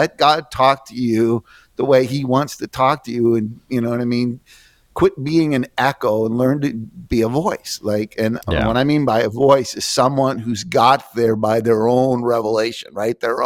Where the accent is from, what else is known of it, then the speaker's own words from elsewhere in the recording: Milwaukee, Wisconsin, United States; Well, we're from Milwaukee, so it's like, we got to talk about the Green Bay Packers.